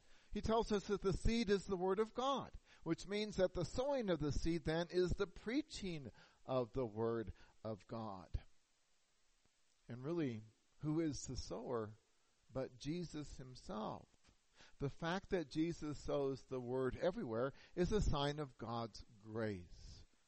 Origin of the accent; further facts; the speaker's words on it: the West, United States; Growing up in the West, we know all about the Russian thistle, better known as the tumbleweed.